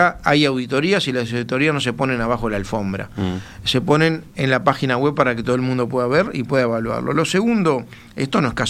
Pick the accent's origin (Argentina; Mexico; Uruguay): Uruguay; a mí me llenó de orgullo como uruguayo